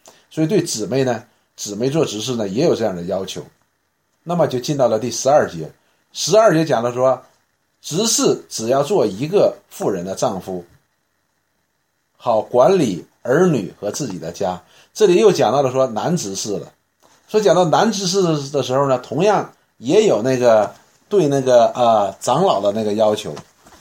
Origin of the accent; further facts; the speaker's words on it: China; 我们中国人呢有一句那个俗语啊